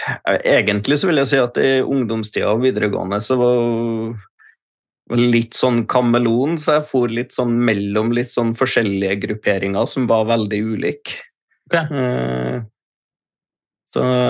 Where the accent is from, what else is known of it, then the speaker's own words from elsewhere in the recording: Stjørdal, Trøndelag, Norway; also born or lived in Bergen; Født og oppvokst på Stjørdal, eller jeg født I Bergen da, faktisk.